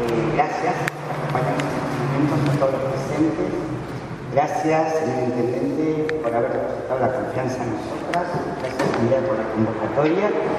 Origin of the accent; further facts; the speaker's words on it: Buenos Aires, Argentina; yo que vengo de Buenos Aires, me formé allá y sigo teniendo todos mis referentes, amigos allá